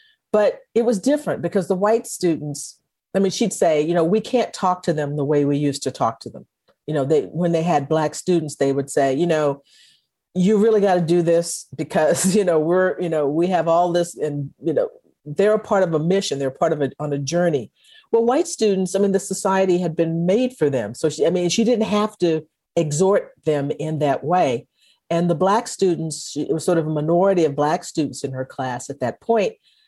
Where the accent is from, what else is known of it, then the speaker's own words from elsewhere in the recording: Texas, United States; I've thought of myself as a Texan connected to that place